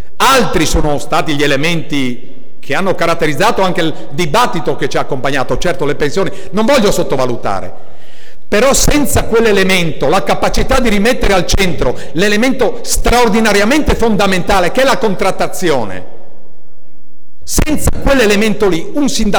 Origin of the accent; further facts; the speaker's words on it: Friuli-Venezia Giulia, Italy; io vengo dal Friuli Venezia Giulia